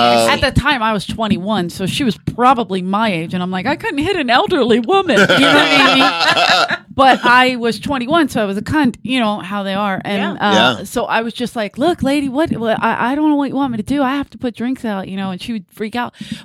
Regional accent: Philadelphia, Pennsylvania, United States; And for some reason, she liked me because I was from Philadelphia.

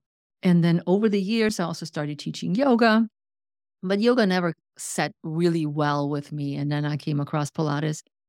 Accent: Germany; English is a second language; I'm originally from Germany

